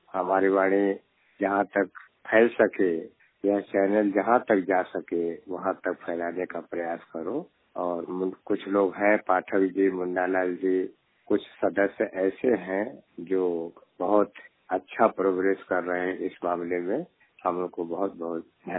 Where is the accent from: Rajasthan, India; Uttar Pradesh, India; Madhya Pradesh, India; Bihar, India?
Uttar Pradesh, India; Azamgarh; now in Delhi, India; दिल्ली में इस समय दिल्ली में रह रहा हूँ। वैसे यूपी का रहने वाला हूँ, आजमगढ़ जिले का।